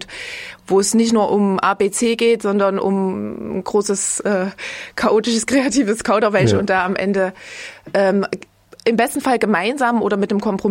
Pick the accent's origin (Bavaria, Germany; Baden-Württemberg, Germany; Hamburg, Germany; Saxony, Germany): Saxony, Germany; Coswig; moved away as an adult; Also ich komme aus Coswig bei Dresden an der Elbe.